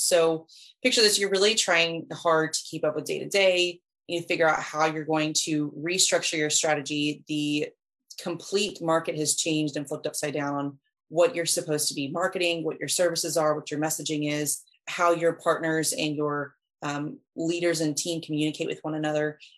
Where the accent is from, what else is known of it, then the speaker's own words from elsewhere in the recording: Florida, United States; It's a crazy state. We're actually from the Panhandle.